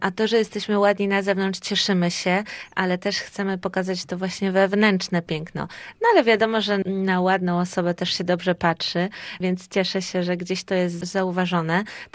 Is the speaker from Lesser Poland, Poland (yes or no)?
no; Gdańsk, Pomeranian Voivodeship, Poland; Wszyscy jesteśmy z Gdańska, z naszego podwórka trójmiejskiego